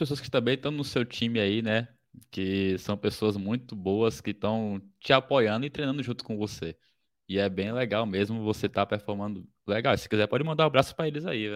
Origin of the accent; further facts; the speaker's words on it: Bahia, Brazil; que eu sou baiano, então a pimentinha é daquele